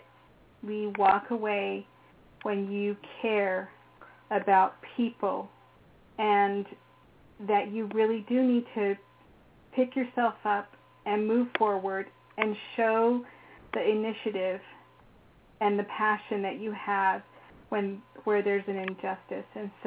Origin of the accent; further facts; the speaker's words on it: Fort Defiance, Arizona, United States; From the beginning, when I was raised in Fort Defiance, Arizona, there's one significant person in particular who really supported my whole being